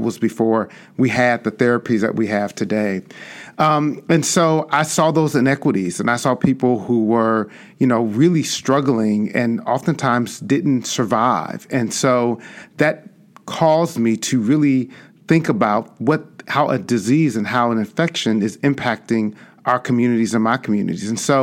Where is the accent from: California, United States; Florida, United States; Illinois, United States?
Illinois, United States; Chicago; I grew up on the South Side and South Suburbs of Chicago